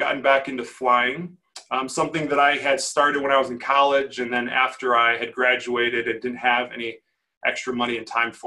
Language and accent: English; Chicago, Illinois, United States; We're doing a JV of a 50-unit apartment building here in my hometown of Chicago